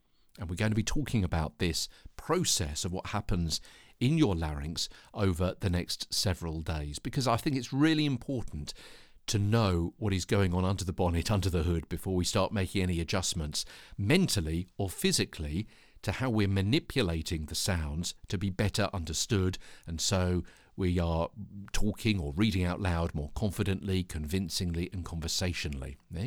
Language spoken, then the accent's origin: English; London, United Kingdom; from London.